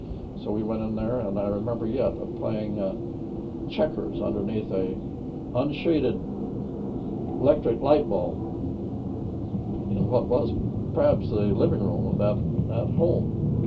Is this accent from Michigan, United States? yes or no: yes; Traverse City, Michigan, United States; I came down from Traverse City, Michigan, where my home was.